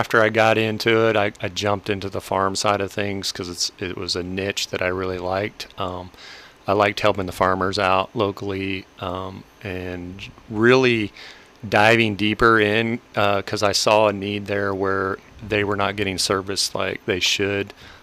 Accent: Parsons, United States; I grew up in the area. I grew up in Parsons, actually, born and raised there.

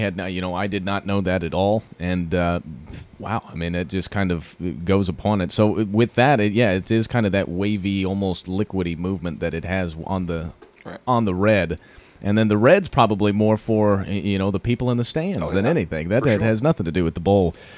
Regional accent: Colorado, United States; I grew up in the Front Range of Colorado. You want to talk about somewhat of a city kid? I was that.

